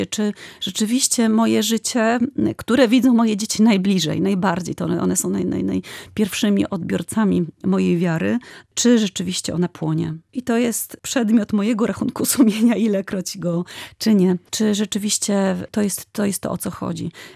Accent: Pomeranian Voivodeship, Poland; my to robimy po kaszubsku, bo ja już jestem kaszubką i staram się wychowywać dzieci po kaszubsku

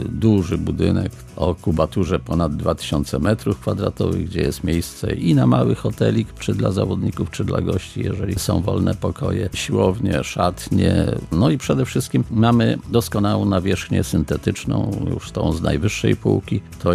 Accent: Sztum, Pomeranian Voivodeship, Poland; To jest moje rodzinne miasto Sztum. Mam tam swoją cichą przystań, mieszkanko, do której często wracam.

